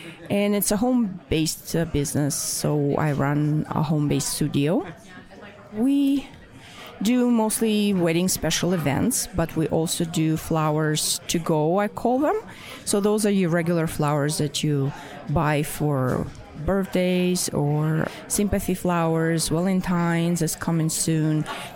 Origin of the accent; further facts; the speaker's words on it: Moscow, Russia; moved away as an adult; I am from Moscow, Russia. I immigrated about 20 years ago. And I came here as a chemical engineer